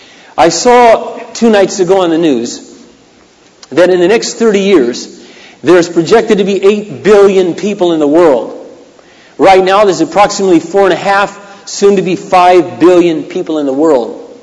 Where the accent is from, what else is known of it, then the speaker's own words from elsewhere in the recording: Sunbury, Iowa, United States; the city of Minneapolis is smaller than the smallest town I grew up in Iowa, called Sunbury, with 30 people in it.